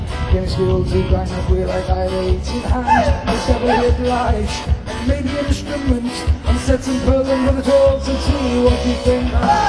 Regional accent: Newcastle, North East England, United Kingdom; We're from Newcastle, you know.

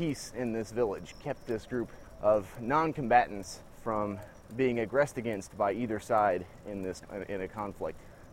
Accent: United States; crossed with being an American

